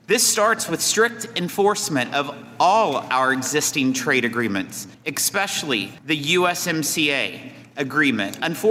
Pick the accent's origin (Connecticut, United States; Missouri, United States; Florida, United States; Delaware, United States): Missouri, United States; when I speak to farmers in my home state of Missouri